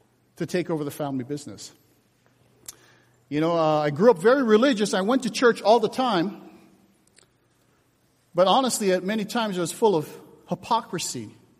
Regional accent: Palos Verdes, California, United States; I was brought up in Los Angeles, an area called Palos Verdes, Rolling Hills. It's a very affluent area.

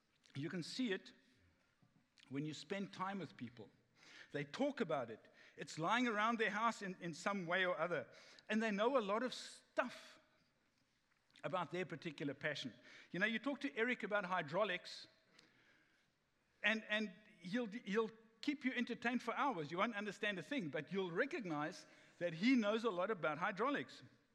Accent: Welkom, Free State, South Africa; now in Cape Town, South Africa; where we grew up in Welkom in the Free State, there are two English schools.

